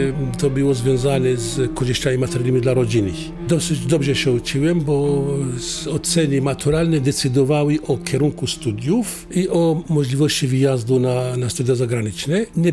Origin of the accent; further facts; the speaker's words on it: Syria; first language Aramaic; Polish is a second language; now in Poland; Wszyscy mieszkańcy mojej wsi, znajdujący się w części północno-wschodniej Syrii, mówili po aramejsku.